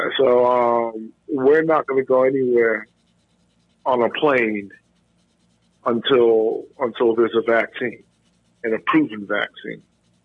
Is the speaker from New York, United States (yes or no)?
yes; New York, United States; Hey, you know, I'm from New York.